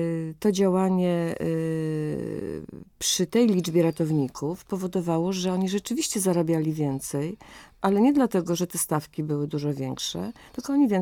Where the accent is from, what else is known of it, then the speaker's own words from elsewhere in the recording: Łódź, Łódź Voivodeship, Poland; Ja jako łodzianka muszę powiedzieć, że ten projekt bardzo mnie cieszy